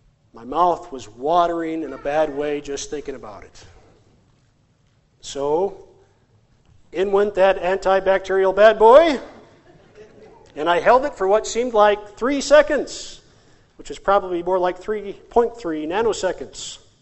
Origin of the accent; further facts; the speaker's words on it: South Dakota, United States; Growing up in South Dakota, we had good neighbors, really good neighbors.